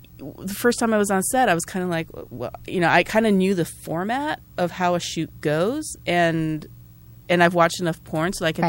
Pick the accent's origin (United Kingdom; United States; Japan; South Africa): Japan; I'm originally from Japan. So I like come from like the land of hentai and tentacle porn.